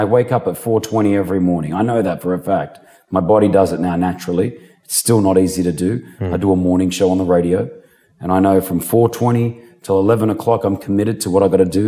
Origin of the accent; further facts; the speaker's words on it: Sydney, New South Wales, Australia; Growing up in Sydney was beautiful.